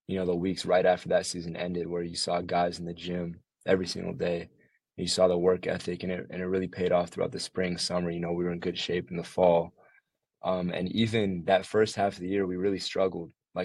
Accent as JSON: {"language": "English", "town": "Chicago", "region": "Illinois", "country": "United States", "tie": "born there", "said": "Yeah, so I was born in Chicago, and really what brought me into basketball was my dad."}